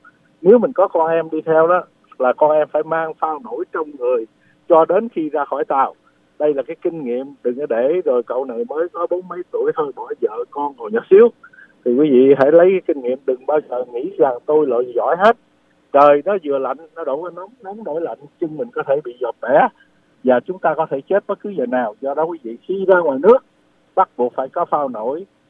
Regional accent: Bạc Liêu, Bac Lieu, Vietnam; moved away; Tôi sinh đẻ ở Bạc Liêu, tôi lội ngang sông Bạc Liêu hồi lúc 9 tuổi, lội ngang, lội tới lội lui.

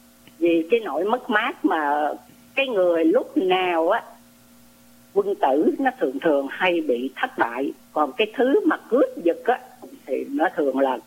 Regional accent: Southern Vietnam, Vietnam; tôi là người dân miền Nam

